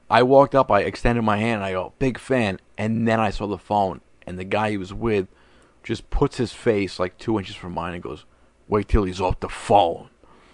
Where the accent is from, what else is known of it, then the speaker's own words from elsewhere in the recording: Suffern, New York, United States; there's only one theater in New York outside of New York City playing it, right in my hometown of Suffern.